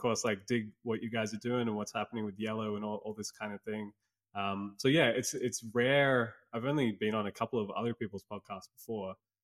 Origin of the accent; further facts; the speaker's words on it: Sydney, New South Wales, Australia; moved away as an adult; also born or lived in Byron Bay; now in Amsterdam, Netherlands; I'm based in Amsterdam these days. Like I moved out here about 6 months ago, and I come from Australia in Sydney. And for the last bunch of years, like I've been living in a place called Byron Bay, which is like an amazing surf town over there